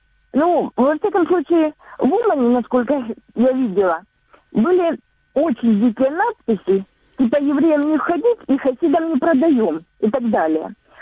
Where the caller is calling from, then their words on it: Donetsk Oblast, Ukraine; Алло, здравствуйте. Донецкая область.